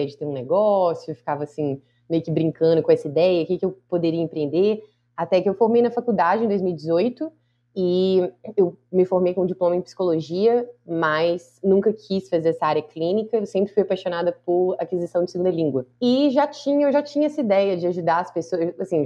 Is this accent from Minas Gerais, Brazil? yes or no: yes; Belo Horizonte, Minas Gerais, Brazil; moved away as an adult; also born or lived in United States; Pois é, eu nasci em BH, cresci, morei em BH, né? A maior parte da vida, mas aos 21 anos eu fui para os Estados Unidos estudar.